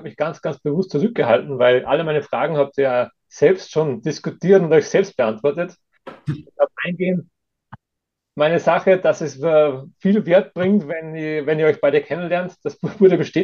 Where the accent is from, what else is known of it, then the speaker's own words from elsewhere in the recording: Munich, Bavaria, Germany; ich bin Münchner